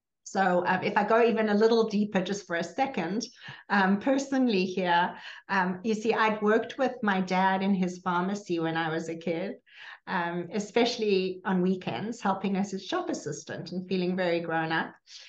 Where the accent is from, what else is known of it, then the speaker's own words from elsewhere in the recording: South Africa; I grew up in South Africa during the inequality and strange ugliness of the apartheid regime.